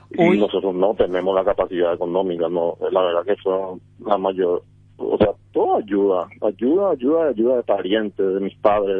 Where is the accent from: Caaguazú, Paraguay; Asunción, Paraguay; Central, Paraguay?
Caaguazú, Paraguay; todo el pueblo me ayudó, yo soy de Caguazú, todos los amigos